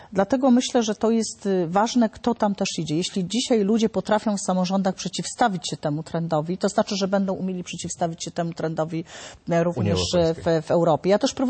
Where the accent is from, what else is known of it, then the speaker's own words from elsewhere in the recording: Poland; Ja pochodzę z Dolnośląsko-Opolskiego